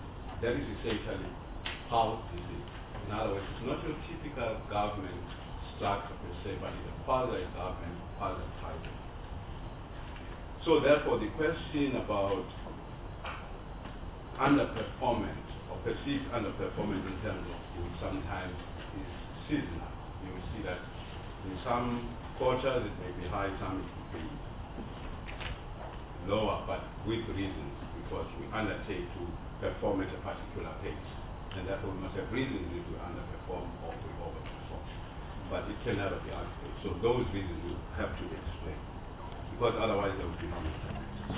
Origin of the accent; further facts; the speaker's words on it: Newcastle, KwaZulu-Natal, South Africa; to Newcastle, which happens to be my hometown.